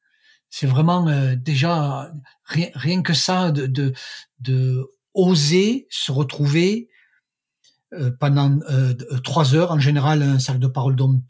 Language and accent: French; Toulouse, Occitanie, France; moved away as an adult; now in Paris, France; Moi, en fait, je suis toulousain et jusqu'à l'âge de 20 ans à peu près, j'ai vécu à Toulouse et puis j'ai rencontré une Parisienne. Donc, je me suis retrouvé à Paris.